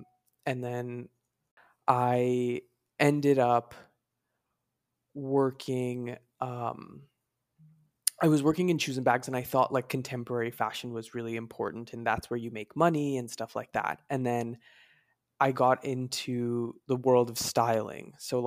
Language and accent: English; New York, United States; And then I grew up in New York.